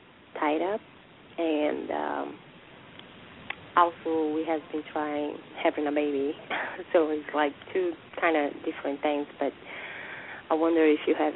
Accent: Brazil; English is a second language; No, I'm from Brazil, and I try normally cook, you know, very lean or fish or, you know, grill, chicken.

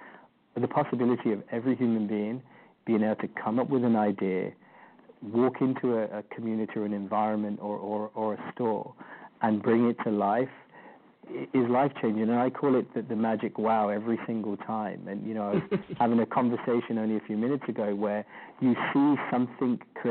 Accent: London, United Kingdom; moved away as an adult; also born or lived in Leicester; now in Vancouver, Canada; Well, I was born in a place called Leicester in England, lived in London most of my life, and then married and now live in Canada, Vancouver.

